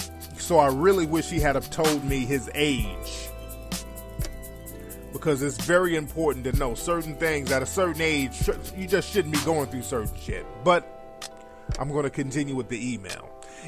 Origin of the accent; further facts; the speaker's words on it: New York, United States; moved away as an adult; now in Florida, United States; Now, I live down in Florida. I'm originally from New York. And I went down there to restructure my life.